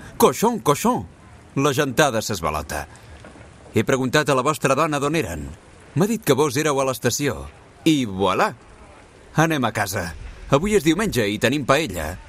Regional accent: Murcia, Region of Murcia, Spain; also born or lived in Barcelona; now in Sète, France; Vaig néixer a Múrcia i vaig passar 12 anys a Barcelona. Aquí treballo d'estibador al port de Seta.

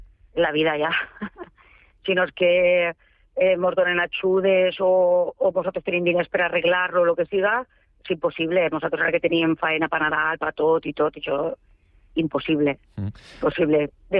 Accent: Picanya, Valencian Community, Spain; Enfront del barranc de Picanya, el barranc de Pollo, que se diu, que nosaltres som prendites de Picanya

